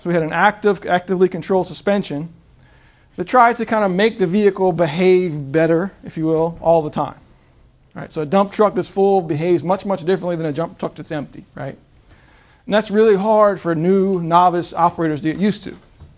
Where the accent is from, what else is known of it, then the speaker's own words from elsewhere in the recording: Virginia, United States; I'm from Southern Virginia. Been here a little over 6 years now. Came 2012.